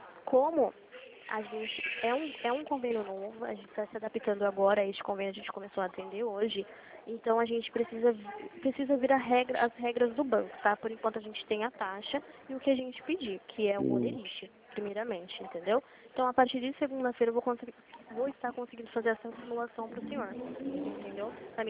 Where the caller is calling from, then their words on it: Limeira, São Paulo, Brazil; eu falo aqui de Limeira, São Paulo, interior de São Paulo.